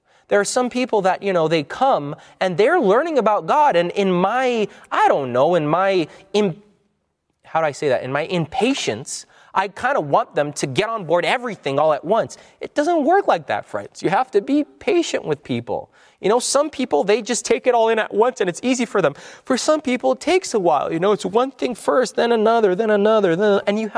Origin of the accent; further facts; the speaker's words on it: Canada; I loved growing up in Canada.